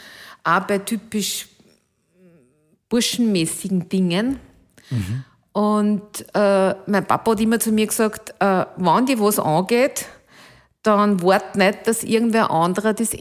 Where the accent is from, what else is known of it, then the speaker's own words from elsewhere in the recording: Alkoven, Upper Austria, Austria; Also meine Heimatgemeinde heißt Alkofen